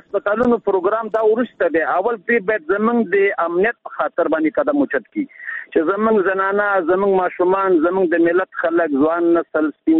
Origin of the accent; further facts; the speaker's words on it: Nangarhar, Afghanistan; زه د ننګرهار دی